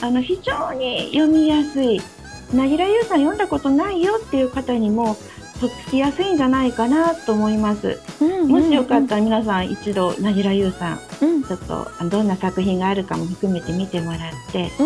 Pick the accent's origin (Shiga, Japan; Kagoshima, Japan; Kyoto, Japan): Kyoto, Japan; 京都生まれの京都育ちです。